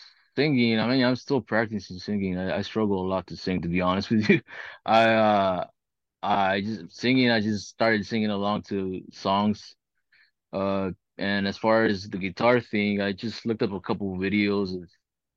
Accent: Huntington Park, California, United States; I grew up more around the Huntington Park area.

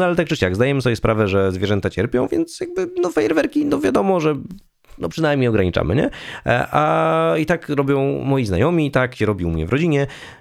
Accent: Łeba, Pomeranian Voivodeship, Poland; ja mieszkałem w małej miejscowości, w Łebie, wychowywałem się w Łebie, to tam niecałe 4000 mieszkańców, latem trochę więcej.

